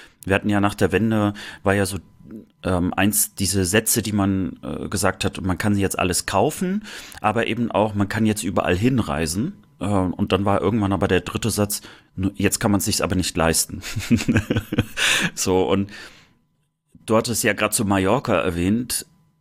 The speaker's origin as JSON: {"language": "German", "country": "Germany", "said": "ich habe ja meine Kindheit meistens im Sommer in der Sowjetunion verbracht, irgendwie so 3 Monate. Und dort war ich immer das blasse Kind aus der DDR."}